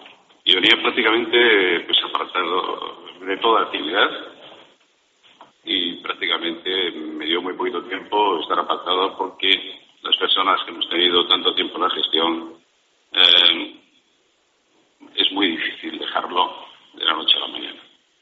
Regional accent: Madrid, Community of Madrid, Spain; now in Valladolid, Spain; Yo soy de Madrid. Lo que pasa es que es posible que no viviera nunca más en Madrid. Y tengo muchas generaciones de madrileños dentro de mi familia.

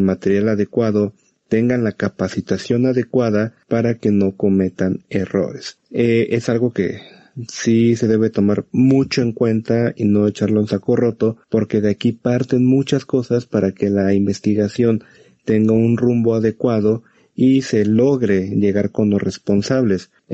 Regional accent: Mexico; las leyes están un poco más fuertes que aquí que en México

